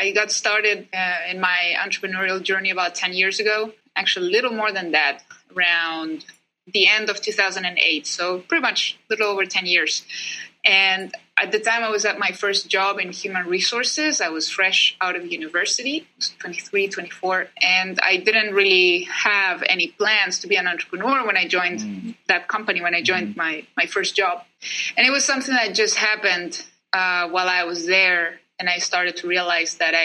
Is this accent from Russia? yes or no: no; Chile; English is a second language; I'm from Chile, so at the beginning I started doing everything, my content, my videos, my blogs in Spanish